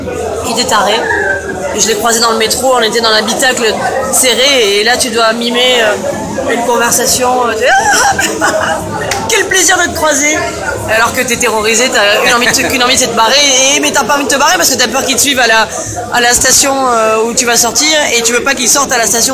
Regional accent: Toulouse, Occitanie, France; moi je suis toulousaine, j'ai connu la ville avec la SEMVAT, avec les bus blancs et rouges

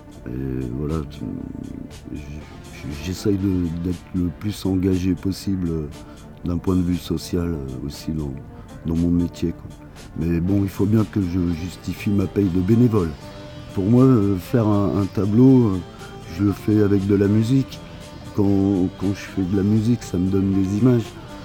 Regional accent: Bourges, Centre-Val de Loire, France; Je viens de Bourges, le centre de la France, là où bat le cœur, en plein cœur du Berry

